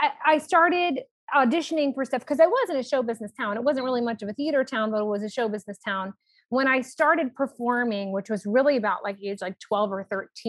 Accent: Los Angeles, California, United States; I grew up in Los Angeles, California, Hollywood adjacent.

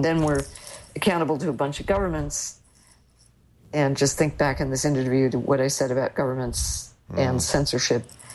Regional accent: New York, United States; As a New Yorker, I'm really excited.

